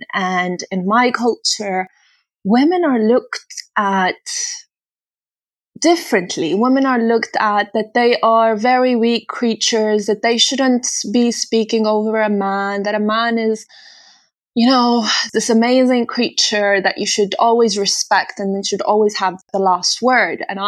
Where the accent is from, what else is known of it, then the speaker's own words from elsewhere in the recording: Tripoli, Tripoli District, Libya; So I was born in Tripoli, Libya. I grew up there. I went to university there. I graduated from law school.